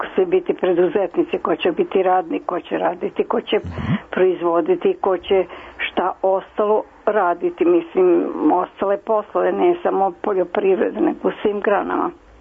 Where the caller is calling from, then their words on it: Zrenjanin, Vojvodina, Serbia; Ja sam iz Zrenjanina